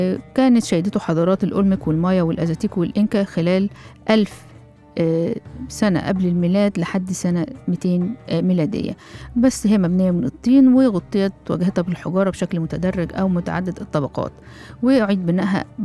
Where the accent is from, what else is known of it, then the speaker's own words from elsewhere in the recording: Egypt; لكن هي مش هرم بالشكل المعروف زي عندنا في مصر.